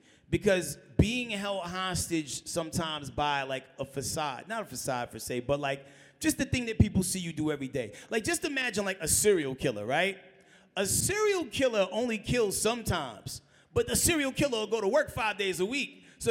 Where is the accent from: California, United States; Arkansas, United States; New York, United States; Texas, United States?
New York, United States; Bronx; Nah, I'm from the Bronx. That was the school.